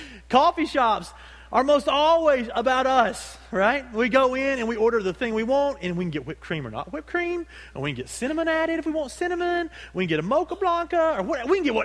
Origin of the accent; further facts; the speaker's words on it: Oregon, United States; since I'm from Oregon, like, I must understand her because, you know, I'm from Oregon, and, you know, I moved back.